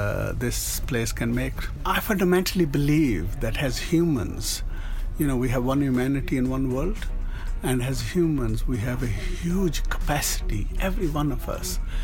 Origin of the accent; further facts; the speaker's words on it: Manchester, North West England, United Kingdom; I'm Mancunian. Everything I have is actually from Greater Manchester. All my life, almost everything.